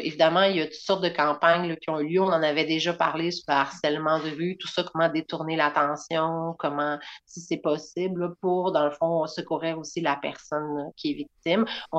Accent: Rimouski, Quebec, Canada; now in Lévis, Canada; Je retourne dans mon patelin.

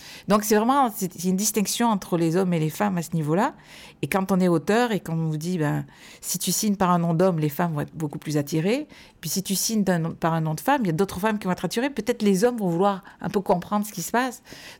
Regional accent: south of France, France; Je viens du sud de la France, donc de la Méditerranée.

